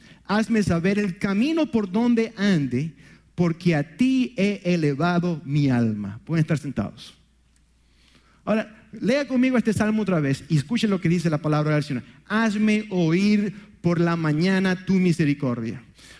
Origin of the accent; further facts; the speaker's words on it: Venezuela; en aquellos años cuando me crié yo en Venezuela